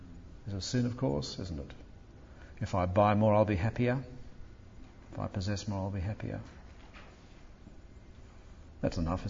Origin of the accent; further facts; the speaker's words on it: United Kingdom; There still remains, I think, a certain arrogance about being British. We may have lost the empire, but really, we know what to do.